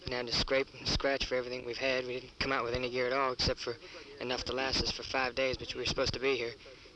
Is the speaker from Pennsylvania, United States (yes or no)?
yes; Pittsburgh, Pennsylvania, United States; So, POC USMAC, I'm from Pittsburgh.